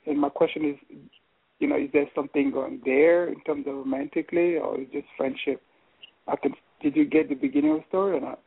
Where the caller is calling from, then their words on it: New York City, New York, United States; I'm coming from New York City.